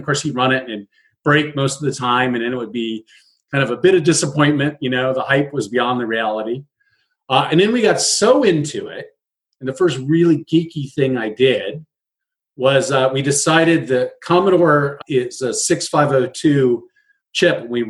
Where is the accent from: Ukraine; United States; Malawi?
United States; Fairfax, California; But I grew up in Fairfax, 20 miles north of San Francisco, West Marin, if you're a local. So I'm a local boy as well. I've lived all around the Bay Area